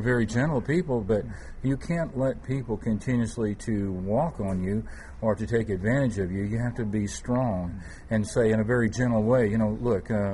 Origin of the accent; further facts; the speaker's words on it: Dallas, Texas, United States; I've been that way all my life, born and bred in Texas. And if you're a person from Dallas and from Texas